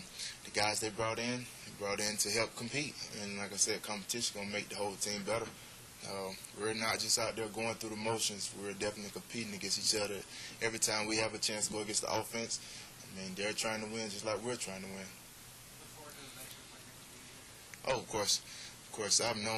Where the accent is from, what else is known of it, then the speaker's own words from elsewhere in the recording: Florida, United States; Cause I'm from North Florida, he's from down south, so it's not like we see each other all the time.